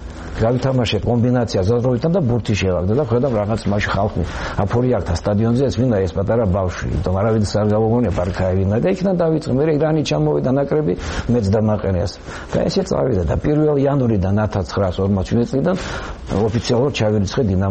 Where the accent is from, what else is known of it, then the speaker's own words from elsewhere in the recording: Gagra, Abkhazia, Georgia; ისი ბედნიერი კაცი ვარ მე, რომ დავიბადე გაგრაში, ამ შვენიერ ლამაზ კუთხეში. ჩვენ რო ვიზრდებოდით სკოლაში